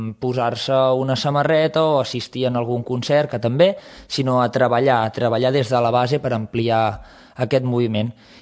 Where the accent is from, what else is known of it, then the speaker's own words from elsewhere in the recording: Sant Celoni, Catalonia, Spain; tampoc m'agradaria que fos el meu poble així. Jo crec que dintre les possibilitats que té Sant Celoni té molt potencial